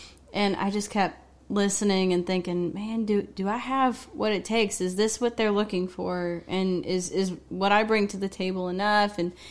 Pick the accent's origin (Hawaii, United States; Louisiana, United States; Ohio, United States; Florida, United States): Ohio, United States; Louisville; But you know, growing up in Louisville, Ohio, there wasn't really anybody to write